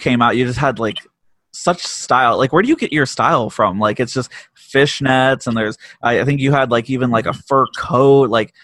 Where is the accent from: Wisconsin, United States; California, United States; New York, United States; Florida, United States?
California, United States; we're from the Bay Area in the San Francisco Bay Area